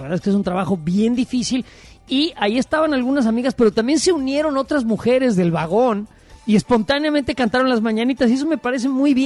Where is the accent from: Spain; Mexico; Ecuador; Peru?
Mexico; somos los mexicanos, México es el resultado de un sincretismo cultural